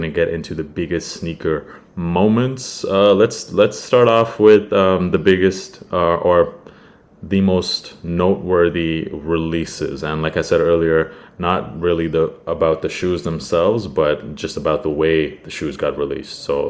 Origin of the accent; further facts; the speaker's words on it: Canada; since I am not American and we don't have that in Canada